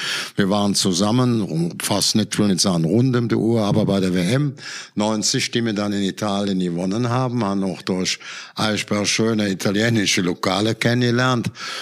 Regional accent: North Rhine-Westphalia, Germany; Ich bin im Braunkohlengebiet groß geworden.

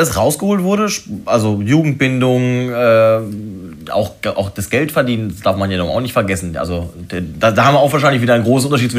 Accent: Hamm, North Rhine-Westphalia, Germany; in meiner Heimatstadt Hamm.

